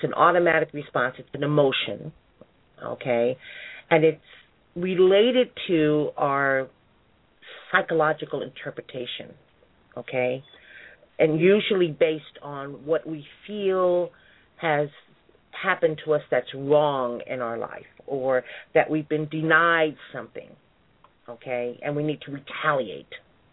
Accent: Watts, California, United States; I was raised in California, in Watts, California, which is a small community housed within Compton, California.

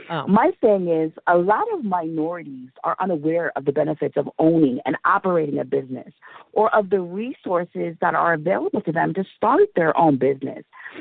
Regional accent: Athens, Ohio, United States; now in Columbus, United States; So I'm a city country girl, born and raised in Athens, Ohio. I was born and raised there and lived there for quite a few years. I actually didn't move to Columbus, Ohio until I was an adult.

